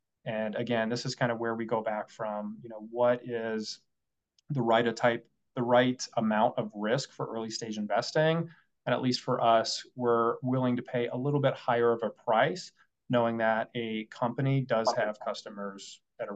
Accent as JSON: {"language": "English", "region": "Colorado", "country": "United States", "tie": "born or raised there", "said": "Growing up in Colorado, I had always seen Colorado tech as the future."}